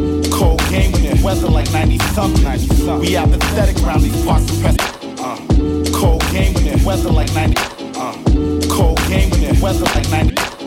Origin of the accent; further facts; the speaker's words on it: San Diego, California, United States; We're from San Diego, so it's like summertime all year.